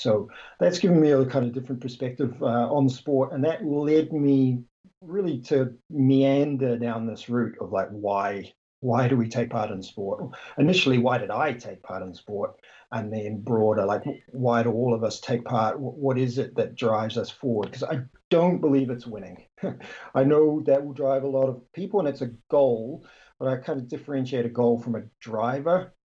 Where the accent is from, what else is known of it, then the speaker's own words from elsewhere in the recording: New Zealand; the short of it is I grew up in New Zealand, played basketball from the earliest age I can remember